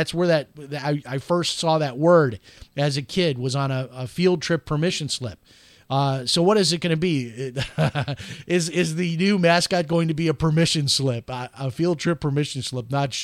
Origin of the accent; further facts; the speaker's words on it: Chicago, Illinois, United States; but I'm from Chicago.